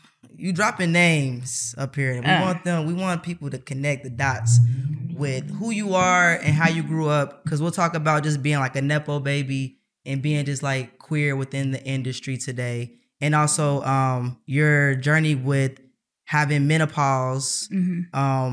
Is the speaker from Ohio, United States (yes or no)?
yes; Cincinnati, Ohio, United States; And I'm from Cincinnati, Ohio.